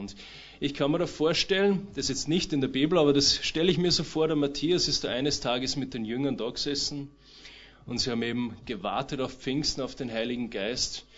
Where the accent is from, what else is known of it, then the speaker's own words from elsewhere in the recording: Traun, Upper Austria, Austria; ich bin aus Traun und bin jetzt dort seit einem knappen Jahr Co-Pastor in der Gemeinde.